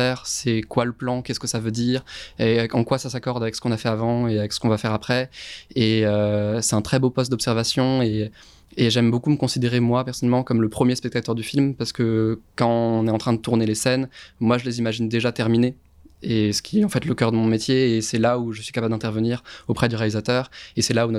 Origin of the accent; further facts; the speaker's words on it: Lyon, Auvergne-Rhône-Alpes, France; moved away as an adult; Je viens de Lyon à la base pour du coup suivre des études de cinéma